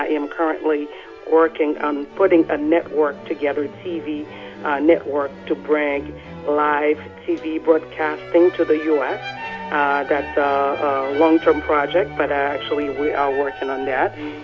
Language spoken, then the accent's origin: English; Haiti; moved away as an adult; now in United States; I am originally from Haiti. I immigrated to the U.S. with my family in December of 1996.